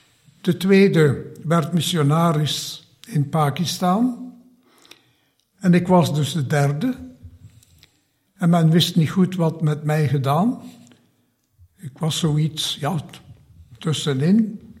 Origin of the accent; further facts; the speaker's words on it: Poperinge, Flanders, Belgium; born there; geboren in Poperingen tegen de Franse grens.